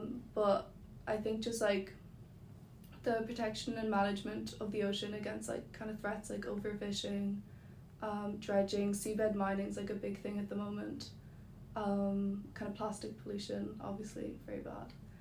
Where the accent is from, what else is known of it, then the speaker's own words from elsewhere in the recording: Skibbereen, Munster, Ireland; I'm from West Cork, around like the kind of Skibbereen area along the coast